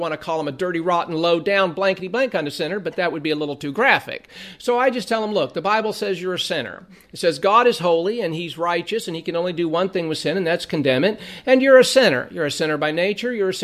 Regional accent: California, United States; I was a boy growing up in Southern California, this was back in the mid-70s

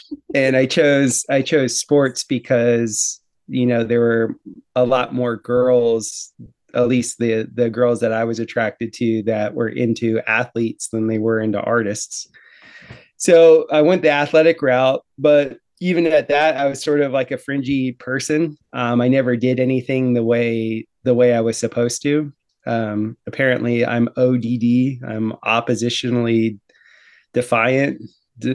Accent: Fort Lauderdale, Florida, United States; I'm from Fort Lauderdale, Florida. I grew up in essentially the 80s in South Florida. So we had all the good, you know, savings and loan scandal, all the good cocaine running, you know, Miami Vice, that whole thing going on.

